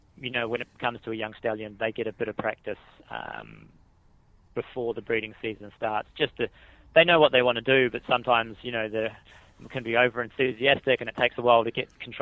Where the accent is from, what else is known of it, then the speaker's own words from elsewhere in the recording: New Zealand; I grew up in New Zealand. My dad works in the horse business there.